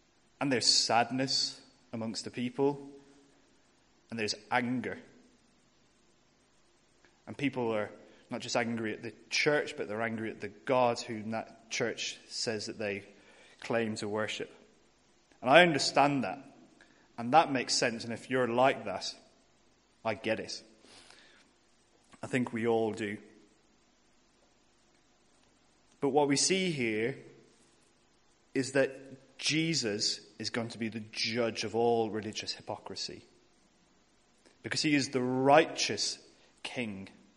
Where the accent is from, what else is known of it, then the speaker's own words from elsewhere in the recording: Ireland; As mentioned, I'm from Ireland. I come from Roman Catholic stock.